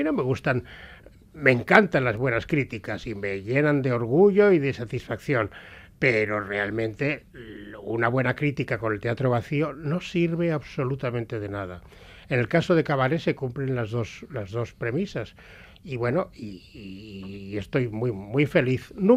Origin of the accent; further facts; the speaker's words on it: San Sebastián, Basque Country, Spain; yo a mí en San Sebastián no me dan ninguno, pero fuera de mi tierra, de mi pueblo, pues no me puedo quejar en absoluto